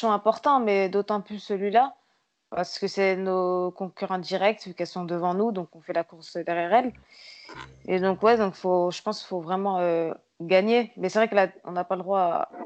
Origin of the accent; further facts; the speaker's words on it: Montpellier, Occitanie, France; born there; also born or lived in Île-de-France; Même si je suis née à Montpellier, mais en fait je devais rentrer dans la région parisienne, plus par rapport à ma famille.